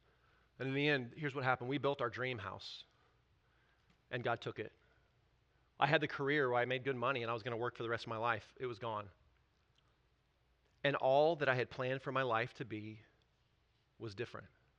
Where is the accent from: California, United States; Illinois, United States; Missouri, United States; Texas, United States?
Missouri, United States; Bolivar; now in Springfield, United States; I grew up in Bolivar. I was going to live in Bolivar the rest of my life. I love Bolivar.